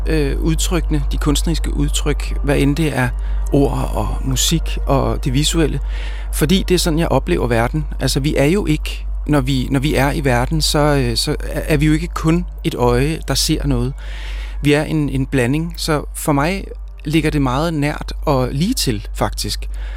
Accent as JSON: {"language": "Danish", "town": "Roskilde", "region": "Zealand", "country": "Denmark", "tie": "born or raised there", "said": "jeg er opvokset i Roskilde og har siden barnsben skrevet og tegnet og spillet musik"}